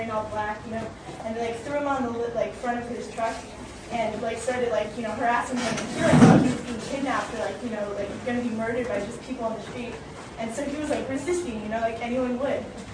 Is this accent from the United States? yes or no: yes; Texas, United States; I'm living in Berkeley now, but I'm originally from Texas, and we have a lot of things that are wrong there.